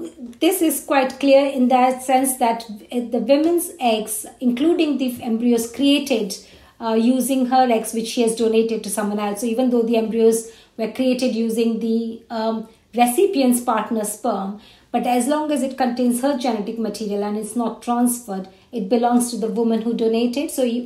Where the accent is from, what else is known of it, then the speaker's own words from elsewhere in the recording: India; So I was born and brought up in India.